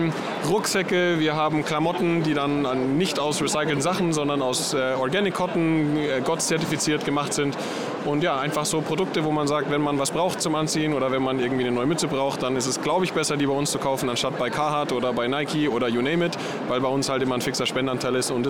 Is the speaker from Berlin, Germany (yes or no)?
no; Munich, Bavaria, Germany; ich komme aus München